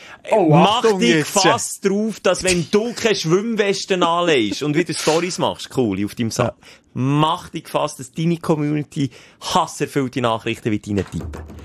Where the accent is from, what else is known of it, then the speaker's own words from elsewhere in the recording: Gümmenen, Bern, Switzerland; Also jetzt Gümmen, wo ich aufgewachsen bin, haben wir auch einen